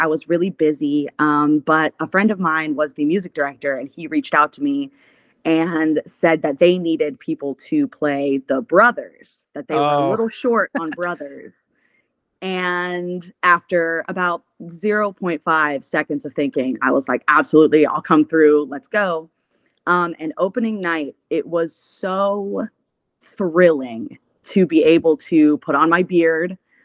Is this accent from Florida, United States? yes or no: yes; Tallahassee, Florida, United States; I do a little bit of fetish theater here in my hometown of Tallahassee, Florida, Tallanasty.